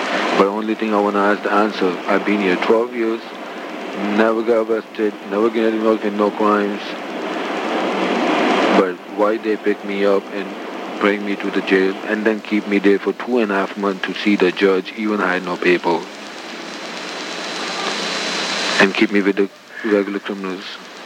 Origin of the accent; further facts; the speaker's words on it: Pakistan; I'm from Pakistan.